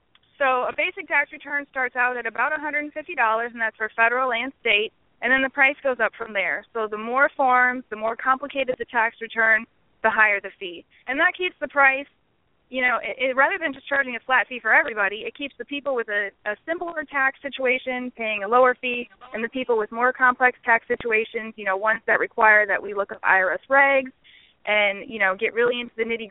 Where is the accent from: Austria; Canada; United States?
United States; Wisconsin; now in Chesapeake, United States; I'm originally from Wisconsin, but I've been here in the Chesapeake, Virginia area since 1997, so I'm as good as native.